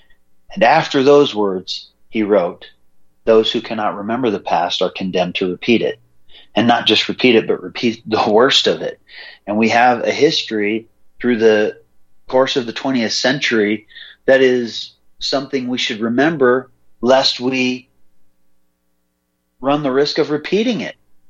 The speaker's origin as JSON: {"language": "English", "region": "Montana", "country": "United States", "tie": "born there", "said": "I mean, I was born in Montana. There used to be some things."}